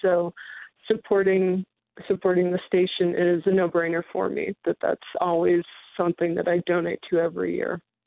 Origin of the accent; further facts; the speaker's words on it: Cheyenne, Wyoming, United States; I'm from Cheyenne. I've been listening to Wyoming Public Radio for, I think, as long as I've lived in Wyoming, since 1994.